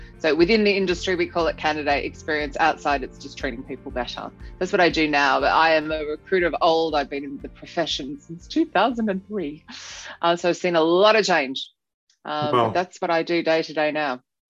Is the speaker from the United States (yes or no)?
no; Australia; moved away as an adult; now in London, United Kingdom; So I'm actually Australian, but when I moved to London in 2003